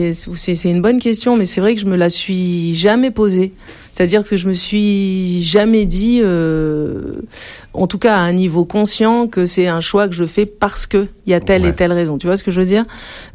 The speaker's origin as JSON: {"language": "French", "country": "Algeria", "tie": "born there", "second_language": "French", "said": "Moi, je suis née en Algérie, c'est la première langue que j'ai parlé."}